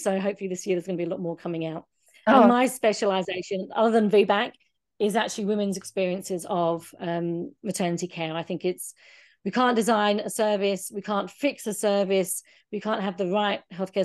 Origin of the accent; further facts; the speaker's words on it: Southend-on-Sea, East of England, United Kingdom; moved away; I'm a very proud Essex girl. I'm from Southend. I don't sound like that, but I am, and my family is still there